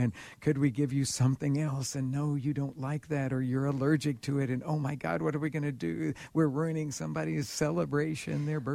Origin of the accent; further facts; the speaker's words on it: Oklahoma City, Oklahoma, United States; I grew up in Oklahoma City in a barbecue restaurant, if you can believe that.